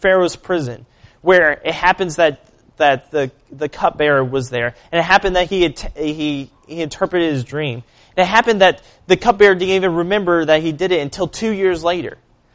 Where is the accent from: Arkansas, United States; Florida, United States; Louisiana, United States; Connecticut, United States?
Arkansas, United States; now in Minnesota, United States; I never thought 2 or 3 years ago I'd be in Minnesota. I never would have thought that. I'm a kid from Arkansas.